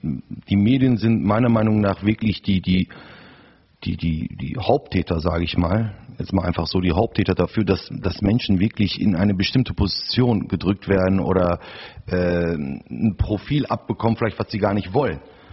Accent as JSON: {"language": "German", "town": "Oberhausen", "region": "North Rhine-Westphalia", "country": "Germany", "tie": "born there", "said": "bin auch ein gebürtiger Oberhausener, bin 40 Jahre alt und bin auch Vater von 2 Kindern"}